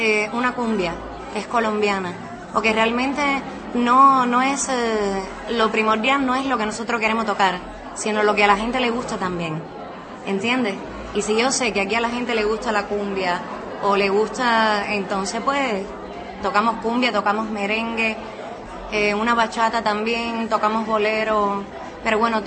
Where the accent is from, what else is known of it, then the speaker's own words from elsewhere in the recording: Cuba; yo soy cubana. Y los cubanos no han tenido ni van a tener futuro